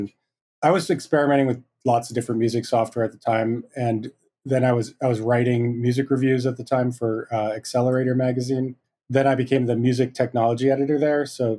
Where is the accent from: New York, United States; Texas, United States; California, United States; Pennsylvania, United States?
Pennsylvania, United States; Philadelphia; Yeah, so I'm mostly from Philadelphia. This is where I grew up.